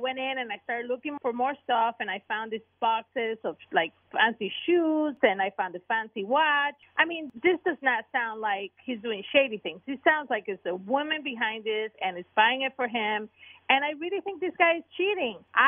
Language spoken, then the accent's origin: English; Cuba; I'm Cuban.